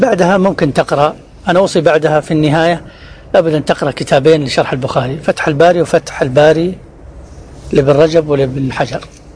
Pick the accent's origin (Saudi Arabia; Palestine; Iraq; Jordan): Saudi Arabia; Mecca, Makkah Province; أنا من مكة